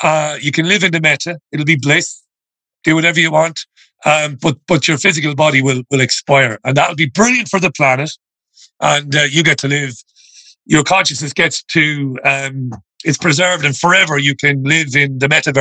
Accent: Ireland; I'm an Irish guy.

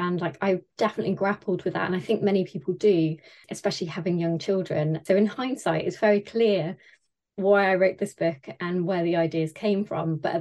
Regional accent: Launceston, South West England, United Kingdom; I grew up in Launceston, which is in like right on the Cornwall Devon border.

